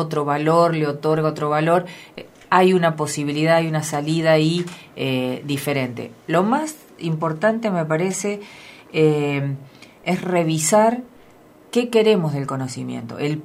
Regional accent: Argentina; nosotros como argentinos y argentinas

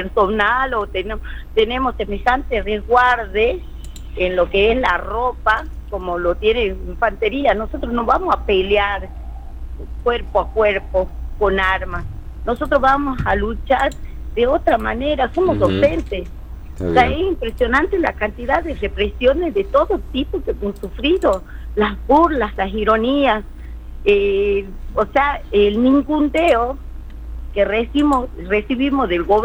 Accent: Salta, Argentina; sucedió, gracias a Dios, que soy parte de Salta, mi Salta, la linda, y sucedió acá

